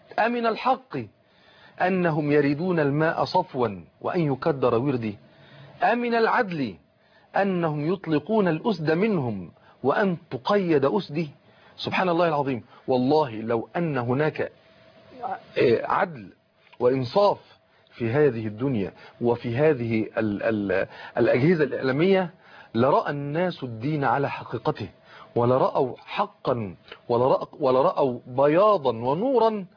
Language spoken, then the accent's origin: Arabic; Morocco; أخي الحبيب ومن بلدتنا الحبيب المغرب